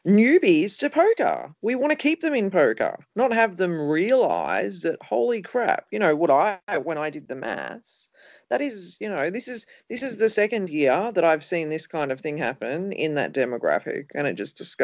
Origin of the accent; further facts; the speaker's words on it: Australia; But otherwise, I was the first ever sponsored Australian female poker player